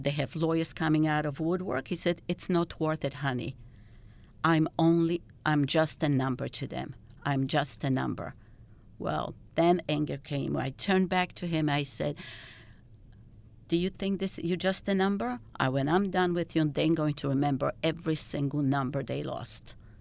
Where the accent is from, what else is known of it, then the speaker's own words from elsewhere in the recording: Poland; born there; English is a second language; because I was born in Poland in a socialist country